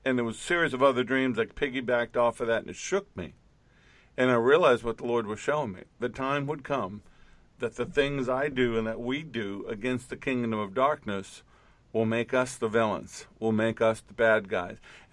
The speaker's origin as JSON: {"language": "English", "town": "New York City", "region": "New York", "country": "United States", "tie": "born or raised there", "said": "And I grew up in New York City, and when you turn the lights on, the roaches run."}